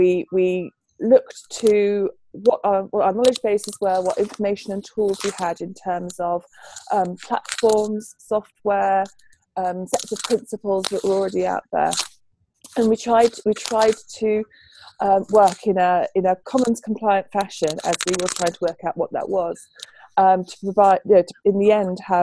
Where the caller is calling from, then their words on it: Chichester, South East England, United Kingdom; And I'm talking from Chichester, the UK, where it's just coming up for 6 p.m.